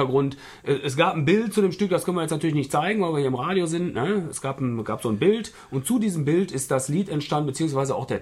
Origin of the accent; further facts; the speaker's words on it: Essen, North Rhine-Westphalia, Germany; Nee, ich komme aus Essen, in der Essener Abteilung.